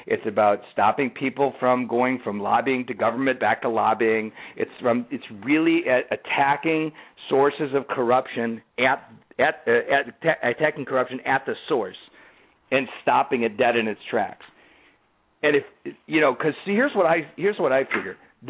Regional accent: Chicago, Illinois, United States; and I know that because I'm a Chicagoan.

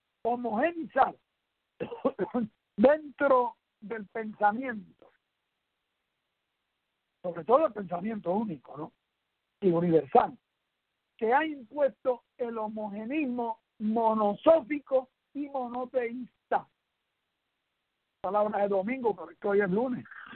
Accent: Puerto Rico; Somos mestizos, somos puertorriqueños, casus puertorricensis.

